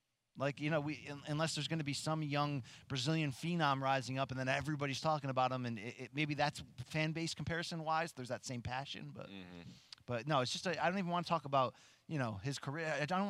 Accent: Canada; I am Canadian. Or at least half.

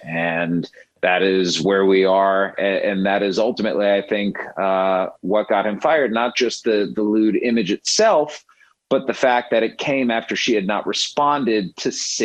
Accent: Cleveland, Ohio, United States; Dan, I'm from Cleveland, so if anyone's going to believe in curses, it's me.

